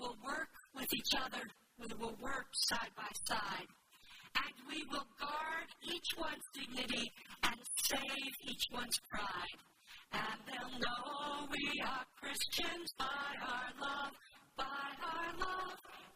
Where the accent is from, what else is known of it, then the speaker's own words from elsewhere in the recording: Babylon, United States; I was born on Good Friday, raised in a town called Babylon. What more can I do with my life? But we grew up in a singing church